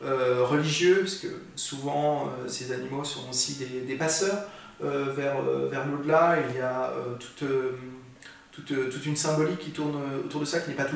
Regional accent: Issoudun, Centre-Val de Loire, France; à Issoudun, d'où je viens, dans le Berry, parce que je suis alsacien, je viens de Berry.

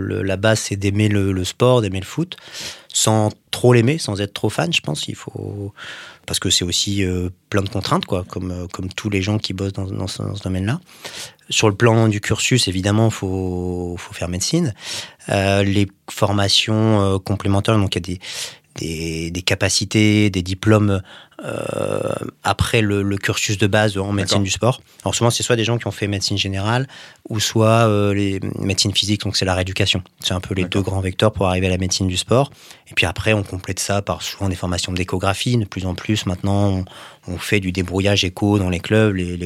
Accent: Valenciennes, Hauts-de-France, France; also born or lived in Lille; Et je suis né à Valenciennes.

